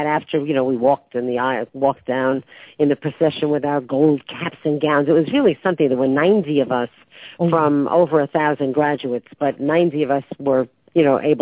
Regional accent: Brooklyn, New York, United States; But growing up in Brooklyn really, I think, gives people extra genes in humor.

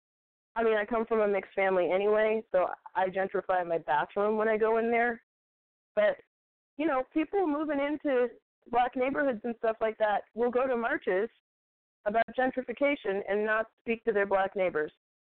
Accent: New Orleans, Louisiana, United States; And see, what people don't know about me is that A, I'm from New Orleans.

